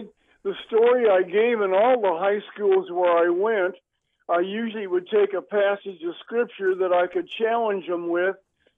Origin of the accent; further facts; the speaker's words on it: Spokane, Washington, United States; also born or lived in Minneapolis; I was born in Minneapolis, Minnesota with the rest of the Norwegians. And then I moved to, my mother and my twin sister and I moved to Spokane, Washington when we were 7. So that's really home for me.